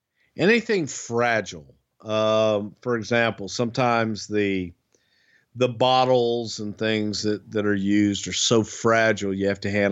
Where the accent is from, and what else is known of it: the South, United States; accent: Southern